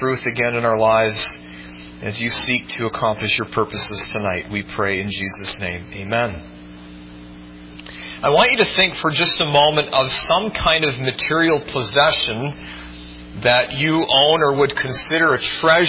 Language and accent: English; Canada; Well, since I'm Canadian, I almost feel obligated to say, how's it going, eh?